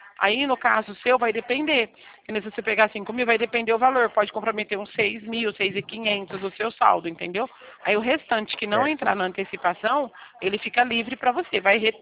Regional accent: Bebedouro, São Paulo, Brazil; Ó, aqui eu sou de Bebedouro, tá? Interior de São Paulo, aqui pertinho de Barretos.

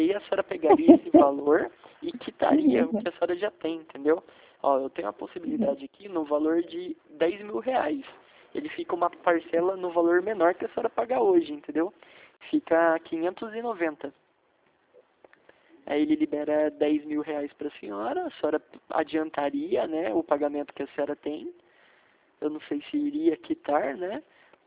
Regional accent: São José dos Campos, São Paulo, Brazil; Eu sou de São José dos Campos.

